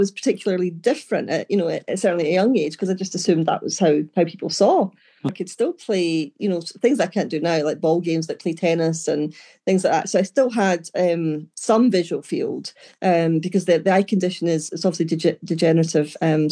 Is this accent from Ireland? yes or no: no; Stirling, Scotland, United Kingdom; So I grew up in Stirling, so born and bred in Stirling. Okay. Dad's from Stirling, mum was from Glasgow. So I'm back living in Stirling, having, you know, been away and round the world and back again.